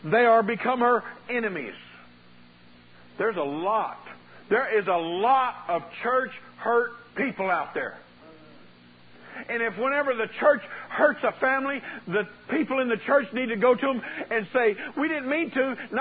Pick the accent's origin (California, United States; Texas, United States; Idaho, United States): Texas, United States; San Antonio; As my pastor, as I was growing up in San Antonio, said